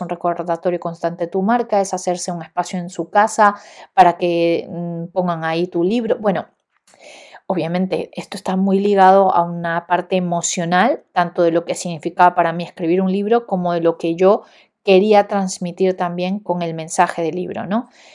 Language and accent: Spanish; Ecuador; y me sumo acá, yo soy de Ecuador, carecemos de un buen sistema de correo postal.